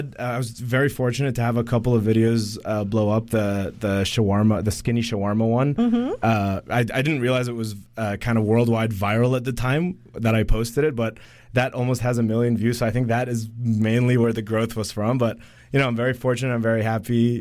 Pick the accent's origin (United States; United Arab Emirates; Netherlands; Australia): United Arab Emirates; Al Ain, Abu Dhabi; also born or lived in Egypt; So I'm originally from Egypt, Egyptian born. Grew up most of my life in the United Arab Emirates, actually, a small town near Dubai. Around 2 hours away. It's called Al Ain.